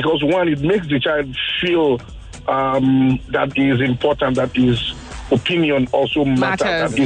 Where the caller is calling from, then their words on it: Ogba, Lagos, Nigeria; I'm calling from Ogba.